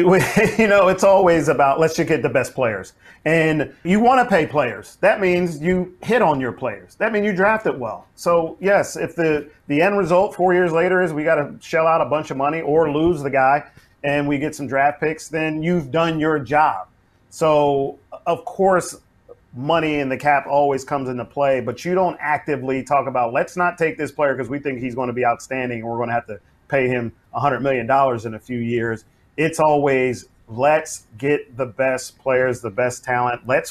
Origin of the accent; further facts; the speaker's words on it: Philadelphia, Pennsylvania, United States; I'm from Philadelphia, and I don't know if you remember when they had the process going on here.